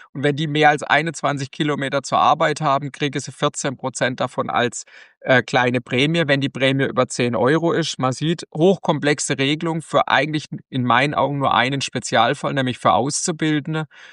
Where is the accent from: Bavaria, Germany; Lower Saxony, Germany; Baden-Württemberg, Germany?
Baden-Württemberg, Germany; Karlsruhe; ich komme aus Karlsruhe.